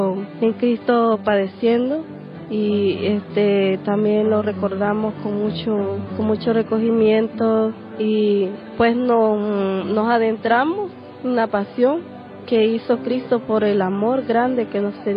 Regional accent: Nicaragua; Yo vengo de Nicaragua, estoy viviendo en Nicaragua, hermanas carmelitas del Divino Corazón de Dios.

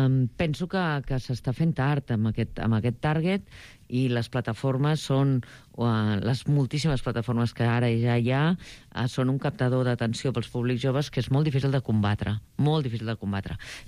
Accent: Barcelona, Catalonia, Spain; born there; les meves arrels emocionals estan a la Segarra. És a dir, quan em diuen d'on ets, jo sé que he nascut físicament a Barcelona, però no em sento d'allà.

